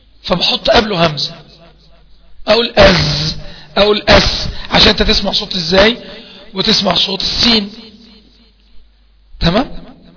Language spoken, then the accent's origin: Arabic; Egypt; احنا عندنا في مصر بيقول اتقلقل من مكان، اتقلقل من مكان